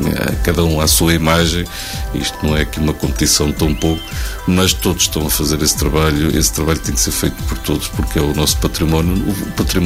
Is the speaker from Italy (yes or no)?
no; Ovar, Aveiro, Portugal; born there; falando aqui do centro de Ovar, onde eu nasci